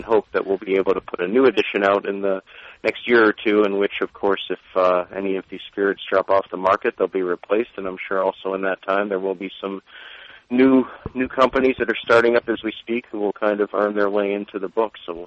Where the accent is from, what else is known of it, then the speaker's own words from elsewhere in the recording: United States; especially as an American myself, something I respond to in terms of, you know, this whole concept going back to Prohibition